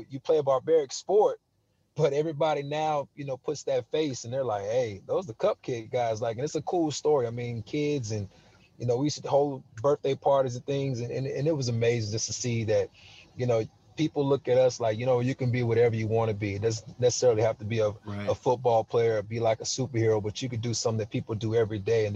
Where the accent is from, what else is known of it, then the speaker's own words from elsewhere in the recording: Texas, United States; I was like, "Man, I'm not from here. I'm from Texas."